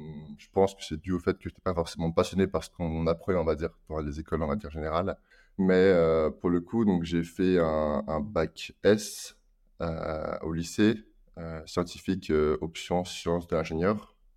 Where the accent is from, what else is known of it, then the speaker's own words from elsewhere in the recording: Auvergne-Rhône-Alpes, France; il faut savoir que je suis né à la frontière suisse, mais je suis né en France.